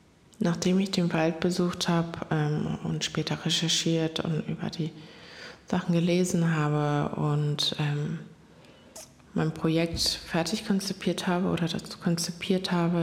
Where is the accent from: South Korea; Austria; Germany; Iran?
South Korea; in Korea, in meinem Heimatland.